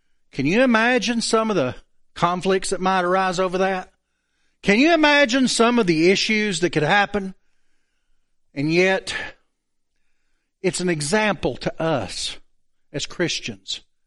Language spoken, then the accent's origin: English; the South, United States; But we Southerners have a hard time saying it correctly as far as a Northerner would be concerned.